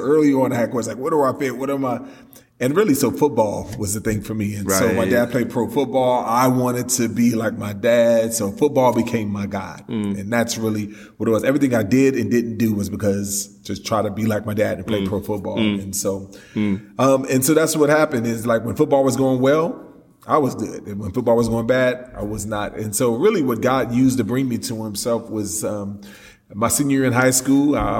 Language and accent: English; California, United States; I was raised in Cali, but my born again life began in Texas.